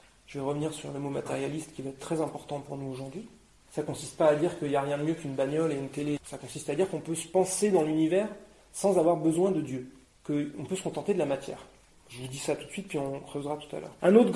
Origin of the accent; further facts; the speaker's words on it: France; qui est connu chez nous, en France, comme